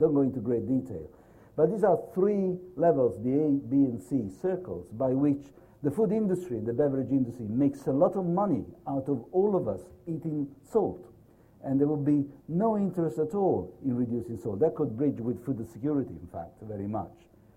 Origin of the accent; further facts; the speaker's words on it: Naples, Campania, Italy; English is a second language; I come from Naples originally. This is a Mediterranean country.